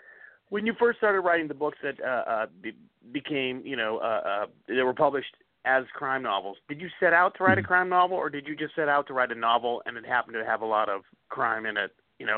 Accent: Canada; accent: Canadian; I'm sorry you were having trouble understanding my thick Canadian accent.

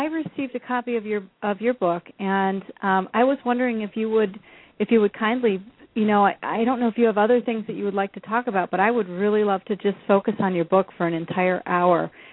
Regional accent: Midwest, United States; I'm from the Midwest, so I want to pronounce it all fancy, like Cancher.

